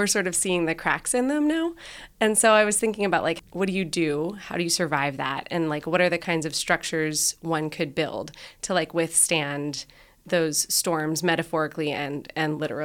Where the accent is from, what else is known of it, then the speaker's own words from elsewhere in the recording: Virginia, United States; I grew up in Virginia.